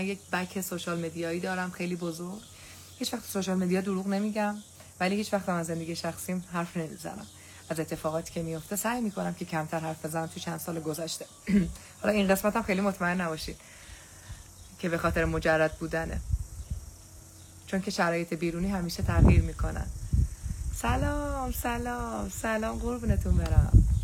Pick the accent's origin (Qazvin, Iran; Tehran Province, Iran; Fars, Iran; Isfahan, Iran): Qazvin, Iran; من قزوینی هستم.